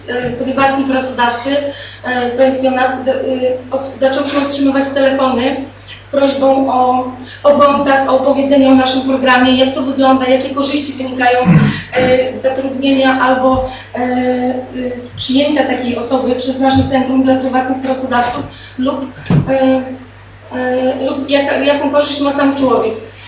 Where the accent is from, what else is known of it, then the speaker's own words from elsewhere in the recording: Bystrzyca Kłodzka, Lower Silesian Voivodeship, Poland; z przyjemnością wykonujemy, ponieważ pochodzimy z Bystrzycy Kłodzkiej